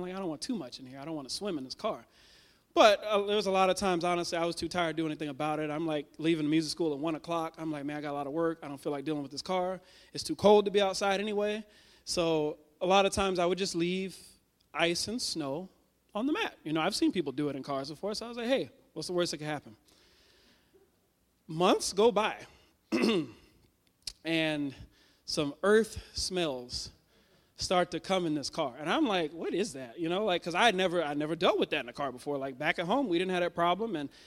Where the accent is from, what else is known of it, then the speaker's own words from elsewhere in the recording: Houston, Texas, United States; because I'm not from a cold place. I'm from Houston, Texas. You know, we fry down there. We don't have ice.